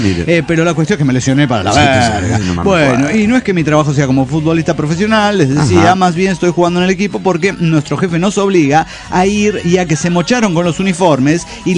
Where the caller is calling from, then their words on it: Costa Cocos, Veracruz, Mexico; de Costa Cocos, Veracruz.